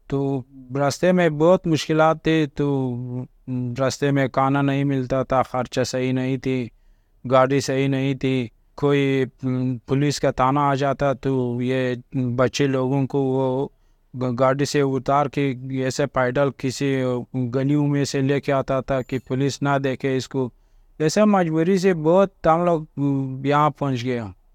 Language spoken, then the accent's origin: Hindi; Afghanistan; 30 साल है मेरा उम्र, मैं अफगानिस्तान से हूँ।